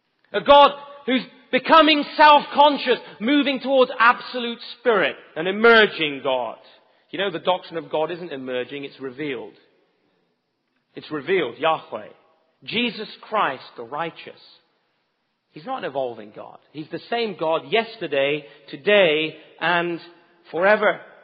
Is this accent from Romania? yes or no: no; England, United Kingdom; I'm from England. I see it there. I see it here.